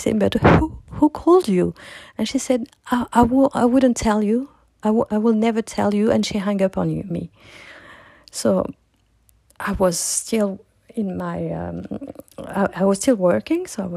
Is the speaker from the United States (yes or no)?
no; France; also born or lived in Morocco; I was born in Morocco, but I spent all my life in France, and we didn't speak that much Arabic at home. We were, you know, we have the culture, we are Muslim